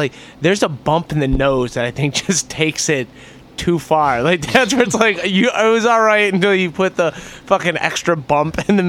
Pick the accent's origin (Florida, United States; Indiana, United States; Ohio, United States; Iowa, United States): Ohio, United States; Cleveland; I mean, I grew up in Cleveland, nice. Where the Indians are. Cleveland Indians.